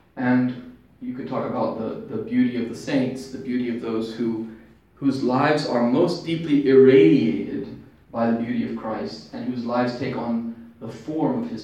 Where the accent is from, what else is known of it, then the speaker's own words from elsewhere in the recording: Georgia, United States; I grew up in Southeast Georgia, so there's stuff rotting everywhere, covered with kudzu, you know, farmhouses falling apart.